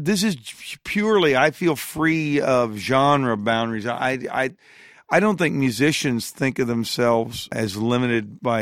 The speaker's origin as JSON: {"language": "English", "region": "Appalachia", "country": "United States", "tie": "born there", "moved": "yes", "said": "I was born in Appalachia and I moved out of there."}